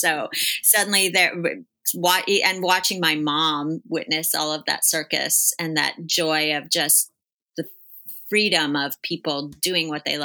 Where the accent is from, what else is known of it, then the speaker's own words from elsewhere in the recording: New Jersey, United States; Yes, I'm from Bergen County, New Jersey.